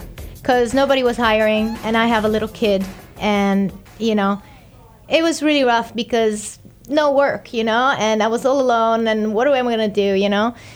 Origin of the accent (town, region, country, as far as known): Italy; English is a second language; now in United States